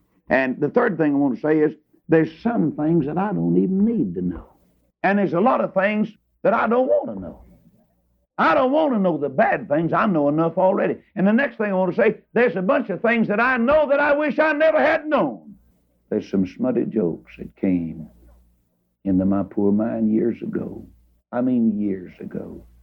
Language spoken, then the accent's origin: English; Texas, United States; Of course, now, you know, I'm from Texas.